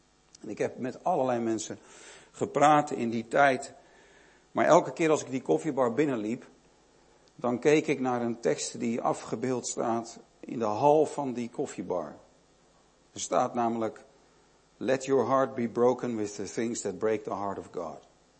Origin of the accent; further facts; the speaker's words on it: Haarlem, North Holland, Netherlands; Ik studeerde in Bad Hoeverdorp, vlakbij Amsterdam. Ik kom uit Haarlem, ook vlakbij Amsterdam. Mijn ouders zijn allebei in Amsterdam geboren.